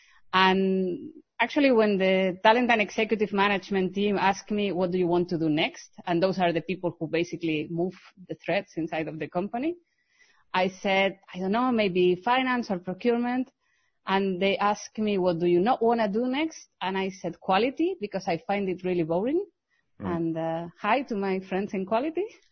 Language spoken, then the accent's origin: English; Spain; English is a second language; also born or lived in United Kingdom / France; now in Germany; I'm originally from Spain, and I really like exploring the world. So I've lived in, as well, the UK. I've lived in France for 5 years, and now I'm living in Germany. I've been here for 2 years.